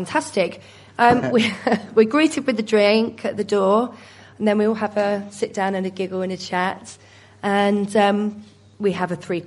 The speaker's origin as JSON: {"language": "English", "town": "Warlingham", "region": "South East England", "country": "United Kingdom", "tie": "born or raised there", "said": "I'm from Caterham. Well, I was born in Wallingham and grew up in Wallingham."}